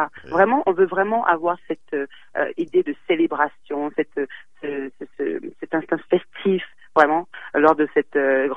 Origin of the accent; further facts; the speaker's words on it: Guadeloupe, France; Je suis moi-même des Antilles, de la Guadeloupe, et ça m'a fait vraiment chaud au cœur d'entendre mon interlocutrice précédente parler d'écrivains qui ont bercé mon enfance, en fait.